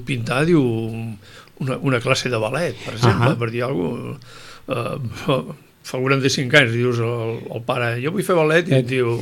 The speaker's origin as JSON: {"language": "Catalan", "town": "El Masnou", "region": "Catalonia", "country": "Spain", "said": "Soc del Masnou, sí."}